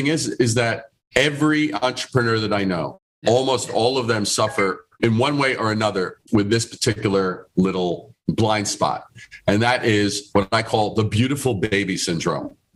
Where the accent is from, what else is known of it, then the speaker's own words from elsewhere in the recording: New York City, New York, United States; I grew up in Brooklyn, Queens, in New York City